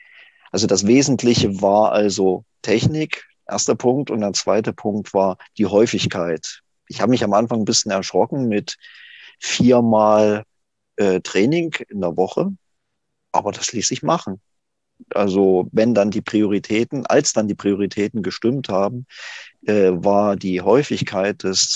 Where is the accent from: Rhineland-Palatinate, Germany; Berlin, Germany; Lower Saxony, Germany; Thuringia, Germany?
Thuringia, Germany; Ilmenau; Ich komme aus Ilmenau, das ist in Thüringen.